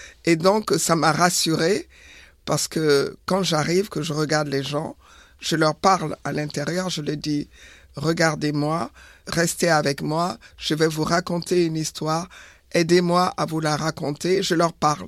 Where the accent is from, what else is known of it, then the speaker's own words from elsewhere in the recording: Senegal; also born or lived in Benin; Je suis née au Bénin et j'ai grandi au Sénégal. Donc, petite fille, dans la cour de récréation, je ne parlais pas la même langue.